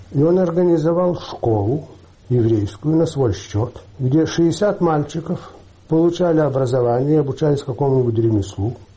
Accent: Kyiv, Ukraine; Я родился в Киеве. Все дети родились в Киеве.

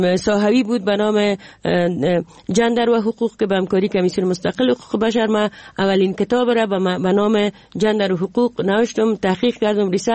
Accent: Jowzjan, Afghanistan; ما در یکی از ولایت دوردست افغانستان که ولایت جوزجان بود و اخ پدر مامور دولت بود به اونجا بسر میبردیم

